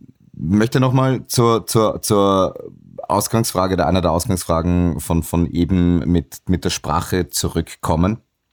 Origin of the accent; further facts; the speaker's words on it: western Austria, Austria; dann kommt Fabio Hofer als Vorarlberger, der sich wahrscheinlich auch kein Blatt vom Mund nehmen wird und bin auch Westösterreicher